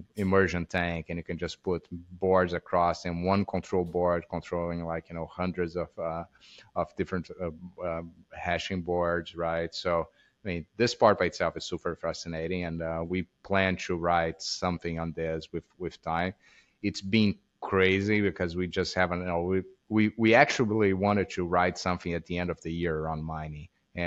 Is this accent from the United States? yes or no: no; Brazil; I'm from Brazil, which is interesting, right?